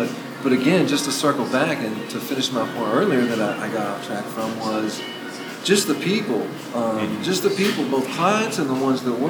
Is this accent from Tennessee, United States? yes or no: yes; Nashville, Tennessee, United States; moved away; I'm in Arizona, right? I'm from Nashville. It's where my heart will always be.